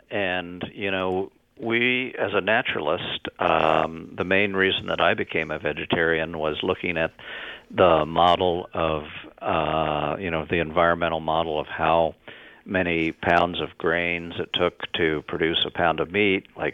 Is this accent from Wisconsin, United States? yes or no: no; Maryland, United States; You know, I grew up on the Chesapeake Bay, and the Eastern Shore was this, still is, a region where there's a lot of chickens raised